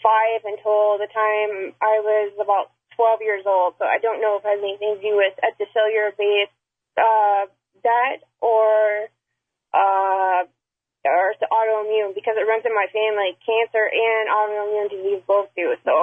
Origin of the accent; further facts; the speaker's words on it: Texas, United States; I grew up in Southeast Texas by the oil refineries.